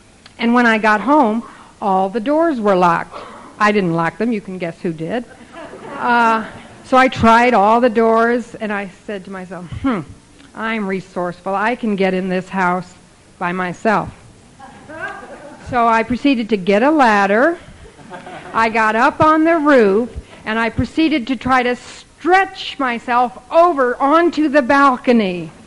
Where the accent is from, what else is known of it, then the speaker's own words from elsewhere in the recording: Monterey, California, United States; I'm from Monterey, California.